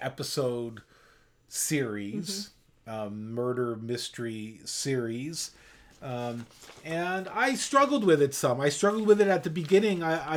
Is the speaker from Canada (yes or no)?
yes; Canada; It's a little bit hard as a Canadian to watch this film because the role of the Canadians was downplayed in it